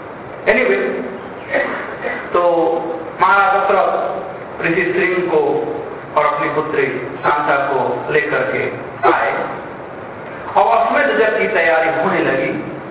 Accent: Bihar, India

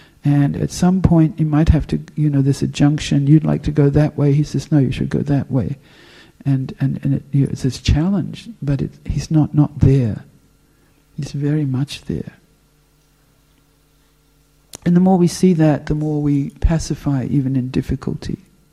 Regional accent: Western Australia, Australia; I'm from Western Australia, but I'm a Melbourne.

